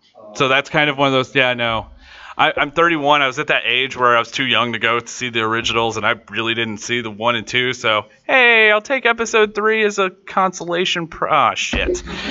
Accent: Missouri, United States; I'm from Missouri, so the teams we were going up against, it's like Kansas City and Springfield, like big schools.

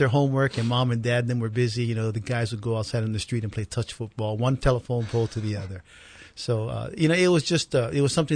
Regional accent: Honolulu, Hawaii, United States; You know, I grew up right down here in the streets of Kalihi. I was born and raised here.

